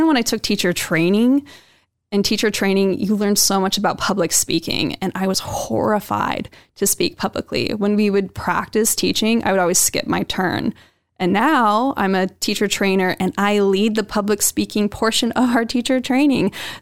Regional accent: Boise, Idaho, United States; also born or lived in Seattle; I ended up moving back to my hometown because my boyfriend and I just, we were having a hard time in Seattle. His work wasn't working out. He wanted to move back to Boise. We moved back.

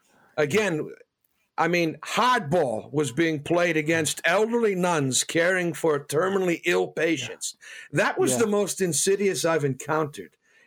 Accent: Wales, United Kingdom; I'm of Welsh background, and people ask me if I'm English. No, I'm Welsh, you know

